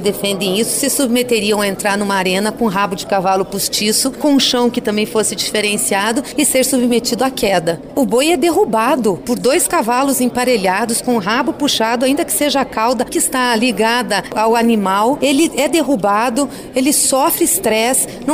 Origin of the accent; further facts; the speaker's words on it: South Region, Brazil; Sou do Sul e não sou a favor de rodeios.